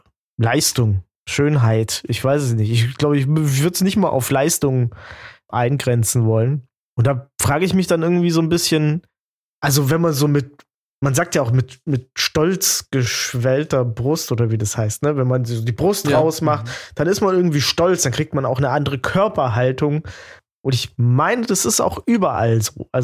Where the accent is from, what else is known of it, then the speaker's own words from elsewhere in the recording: Germany; Und im Ausland erstmal auch nicht, bis ich sage, ich komme aus Deutschland. Und dann bin ich der Experte für Deutschland.